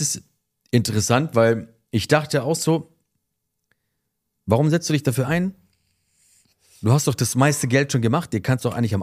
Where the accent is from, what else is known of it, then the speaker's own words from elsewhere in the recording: Stuttgart, Baden-Württemberg, Germany; Also ich komme ja aus Stuttgart, da gibt es ja auch zigtausend Shisha-Bars.